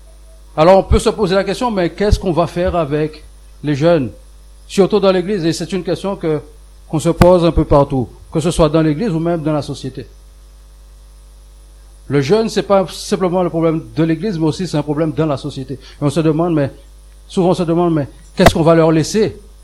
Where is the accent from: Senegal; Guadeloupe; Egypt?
Guadeloupe; Alors, nous venons de la Guadeloupe.